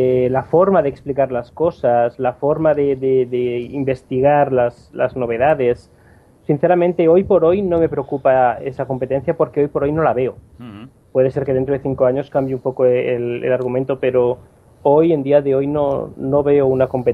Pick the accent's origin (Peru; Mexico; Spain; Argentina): Spain; now in Brazil; Yo soy español, pero vivo en Brasil.